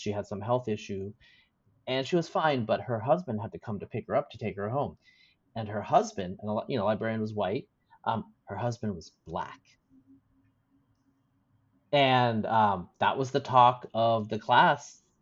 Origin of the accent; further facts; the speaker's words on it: Oregon, United States; I didn't grow up in New Jersey. I grew up in Eastern Oregon.